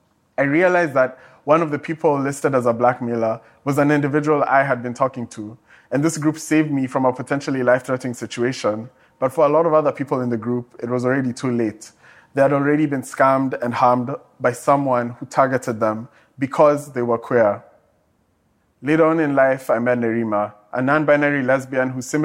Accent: Kenya; I want to tell you about some sections of the Penal Code from my home country, Kenya.

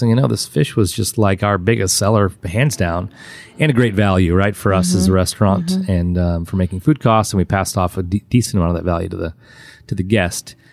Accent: Martha's Vineyard, Massachusetts, United States; I came down from Martha's Vineyard mm-hmm. by way of Atlanta.

